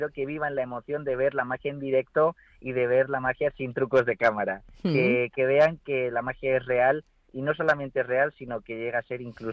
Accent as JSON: {"language": "Spanish", "town": "León", "region": "Castile and León", "country": "Spain", "lives_now": "Madrid, Spain", "said": "Yo soy de León, yo nací en León, sí, aunque vivo en Madrid, pero nací en León"}